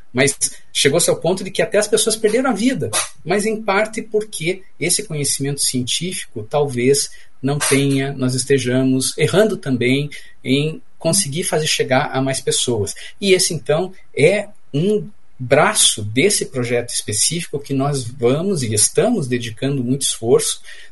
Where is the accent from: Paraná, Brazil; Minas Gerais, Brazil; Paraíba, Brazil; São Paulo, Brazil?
Paraná, Brazil; Curitiba; Eu sou curitibano, né, cresci na Barreirinha, vizinho de um grande Tamandaré